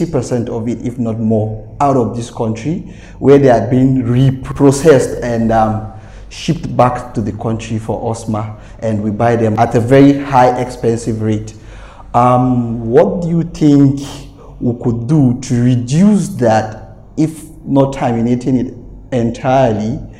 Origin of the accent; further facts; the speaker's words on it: Kaduna, Kaduna State, Nigeria; I am from the northern part of the country. I came from Kaduna.